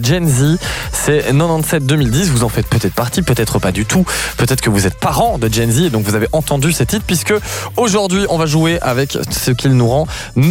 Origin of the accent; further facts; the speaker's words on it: France; Je viens de France, je ne sais pas ce que c'est Orbe-Jauche.